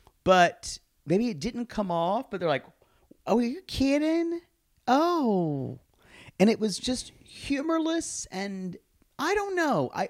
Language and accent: English; Pickens, South Carolina, United States; And I wrote down, this is like my hometown. Yeah. This looks like Pickin, South Carolina.